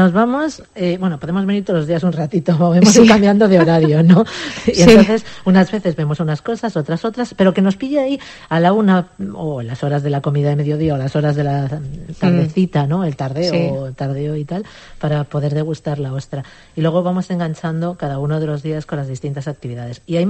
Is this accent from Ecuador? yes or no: no; Galicia, Spain; Nosotros que venimos de la Mariña